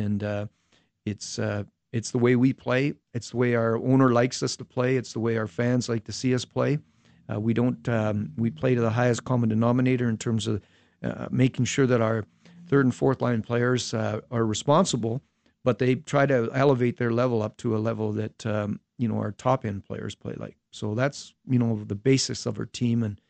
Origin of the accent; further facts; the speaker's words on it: Canada; You know, with us as Canadian coaches coming